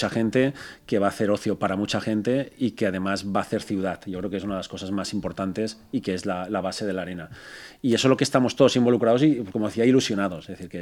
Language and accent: Spanish; Valencian Community, Spain; somos valencianos y tenemos que cuidarlo nuestro, lo valenciano.